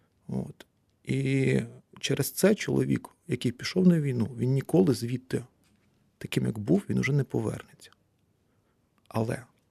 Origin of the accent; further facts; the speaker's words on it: Vinnytsia, Vinnytsia Oblast, Ukraine; Я на той час пережив у Харкові, я сам родом з Вінниці.